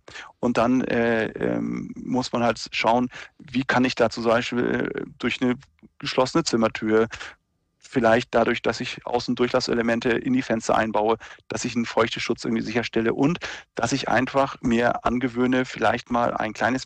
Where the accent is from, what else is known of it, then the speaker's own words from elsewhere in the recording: Lower Saxony, Germany; also ich bin ja aus der Nähe von Lüneburg